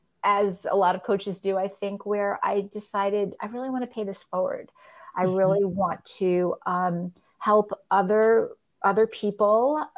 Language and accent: English; New York, United States; I am from New York originally, because no matter where else I've lived around the country or around the world, once a New Yorker, always a New Yorker.